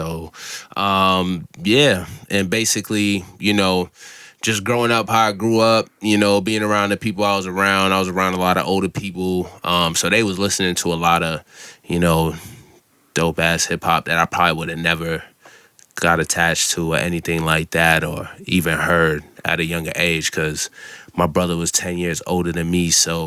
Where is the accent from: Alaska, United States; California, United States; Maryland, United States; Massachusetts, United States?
Massachusetts, United States; I'm from Massachusetts. I moved around a lot, until the age 8. So I didn't have a home, like, base.